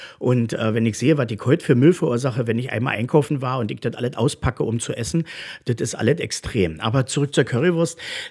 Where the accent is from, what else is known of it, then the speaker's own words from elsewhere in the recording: Berlin, Germany; ich bin ja in Neukölln groß geworden, habe ich gesagt, das war in der Siegfriedstraße.